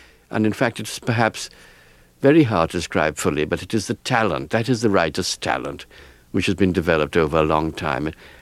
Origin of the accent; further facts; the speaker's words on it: Trinidad & Tobago; born there; now in England; I was born in Trinidad of Asian immigrant family